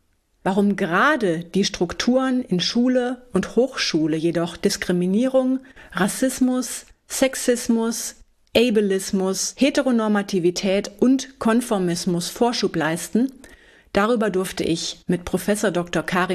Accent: Germany; born there; Mein Nachname ist iranischer Herkunft, meine Eltern aus dem Iran, ich bin in Deutschland geboren.

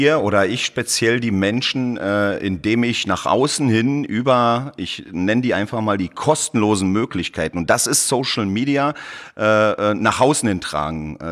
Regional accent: Berlin, Germany; Bin Berliner Junge und genieße aber mal gerne die Zeit oder eine Auszeit hier in den Bergen.

